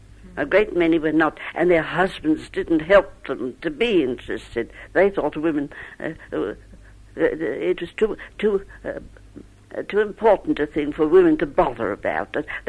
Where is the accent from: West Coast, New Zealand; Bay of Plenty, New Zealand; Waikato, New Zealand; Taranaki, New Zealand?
West Coast, New Zealand; Greymouth; born there; I was born in Greymouth. In Greymouth, in 1869.